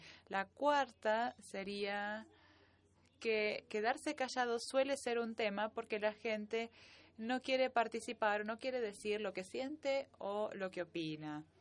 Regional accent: Costa Rica; de Costa Rica. Trabajamos en estaciones de televisiones

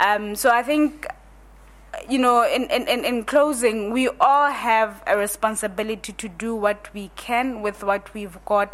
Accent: Botswana; I come from Botswana, which is one of the world's biggest producers of diamonds.

